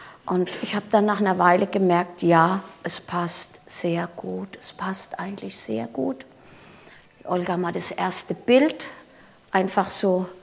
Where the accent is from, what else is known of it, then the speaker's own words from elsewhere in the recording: Michelstadt, Hesse, Germany; Ich bin aus Michelstadt im Odenwald.